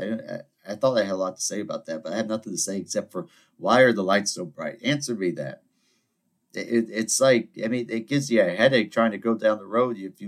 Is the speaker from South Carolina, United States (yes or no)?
yes; Charleston, South Carolina, United States; I'm half Greek, you know. It's my nature. I'm from Charleston, South Carolina, one of the most beautiful places in the world